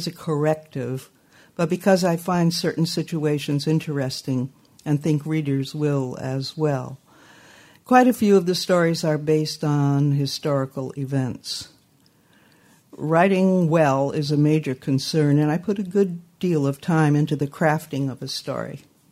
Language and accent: English; New England, United States; born there; I was born in New England from a New England family that had been there since 1635, and my father's people from Quebec, who had been in Quebec since 1637. And so I was very much rooted in the Northeast